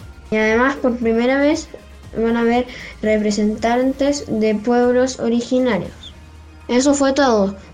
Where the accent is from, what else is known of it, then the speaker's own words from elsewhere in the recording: Chile; En mi país, que es Chile, el fin de semana pasado hubo unas elecciones para gobernadores, alcaldes y concejales.